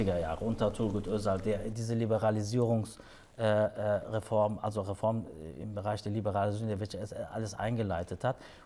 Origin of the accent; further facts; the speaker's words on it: Bonn, North Rhine-Westphalia, Germany; also born or lived in Wertheim; Also, ich bin geboren in Wertheim, bin in Bonn aufgewachsen, dort zur Schule gegangen.